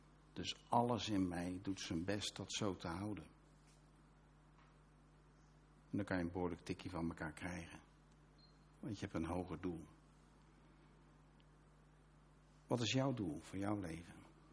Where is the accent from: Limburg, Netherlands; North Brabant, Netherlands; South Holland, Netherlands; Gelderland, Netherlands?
South Holland, Netherlands; Rotterdam; ik kijk op Rotterdam, ik ben Rotterdammer, ik blijf Rotterdammer. Weet je wel? Ik woon op de parkeerplaats van Rotterdam.